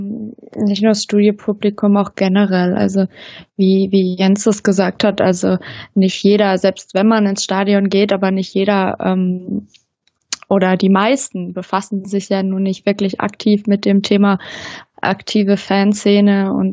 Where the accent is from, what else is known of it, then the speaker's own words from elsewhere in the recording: Baden-Württemberg, Germany; ich komme ursprünglich aus dem Nachbardorf von Hoffenheim und in der Region ist